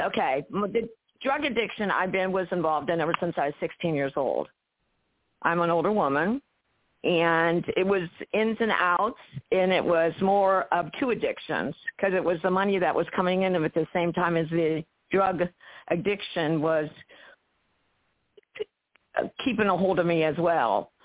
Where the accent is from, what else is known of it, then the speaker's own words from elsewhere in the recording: Ohio, United States; I am from Ohio, the Buckeye State, of course.